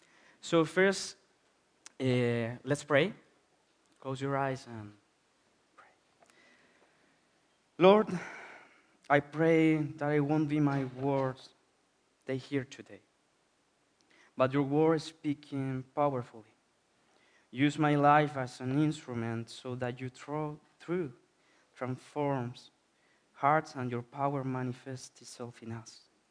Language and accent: English; Chile; now in Spain; For those who don't know me yet … from Chile, Latin America, in the south at the end of the year.